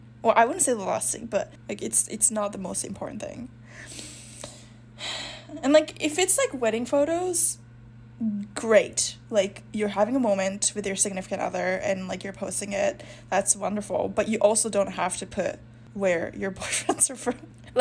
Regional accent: Japan; Which is true, I'm from Japan, but like that's not what I represent.

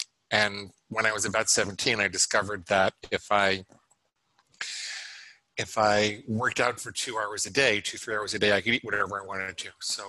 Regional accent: New York City, New York, United States; I was brought up in and around New York City, so it's a very good town for that kind of thing.

